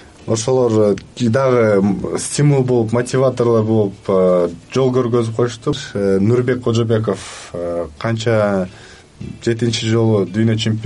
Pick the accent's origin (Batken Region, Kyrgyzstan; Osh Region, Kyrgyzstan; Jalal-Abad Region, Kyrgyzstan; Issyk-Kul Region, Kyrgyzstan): Jalal-Abad Region, Kyrgyzstan; Mailuu-Suu; born there; Жалабад областында Майлысуу шаарында 1994 жылы төрөлгөм.